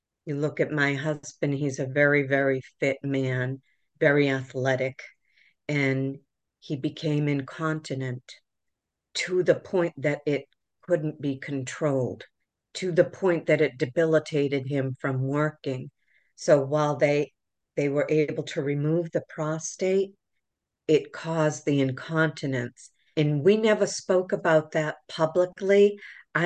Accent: Worcester, Massachusetts, United States; Growing up in Worcester, I feel like we're neighbors.

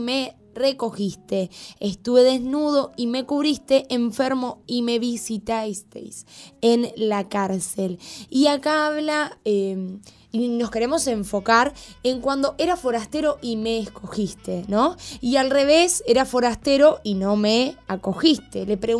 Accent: Uruguay; Había cosas como uruguaya que no lo sabía

